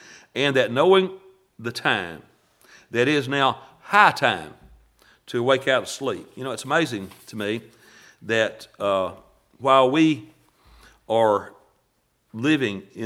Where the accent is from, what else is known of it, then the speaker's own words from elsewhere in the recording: Scotland, United Kingdom; I'm Scottish.